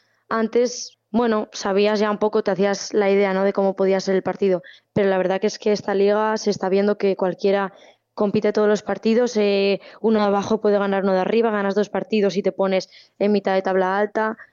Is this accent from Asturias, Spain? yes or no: yes; Oviedo, Asturias, Spain; Sí, yo soy de aquí de Oviedo, de las afueras de Oviedo, y acabé en Avilés.